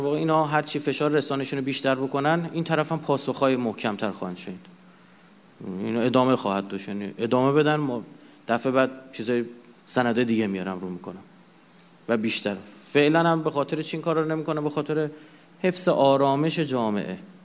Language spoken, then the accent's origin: Persian; Iran; من به عنوان یه مسلمان، به عنوان یه ایرانی